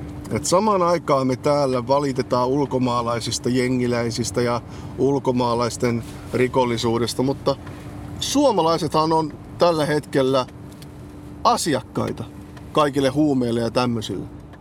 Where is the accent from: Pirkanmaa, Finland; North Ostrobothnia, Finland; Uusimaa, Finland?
North Ostrobothnia, Finland; Oulu; mä olin oululainen jätkä